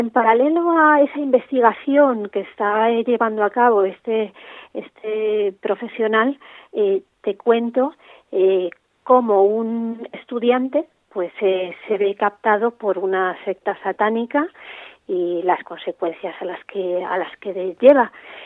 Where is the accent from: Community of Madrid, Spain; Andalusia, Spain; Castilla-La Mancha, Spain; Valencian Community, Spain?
Community of Madrid, Spain; Yo soy madrileña, pero siempre que tengo la oportunidad voy al norte y Cantabria es una de mis zonas predilectas.